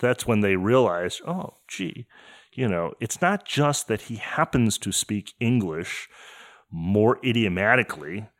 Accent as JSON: {"language": "English", "town": "Detroit", "region": "Michigan", "country": "United States", "tie": "born or raised there", "said": "I'm just not moved that way because I grew up in Detroit."}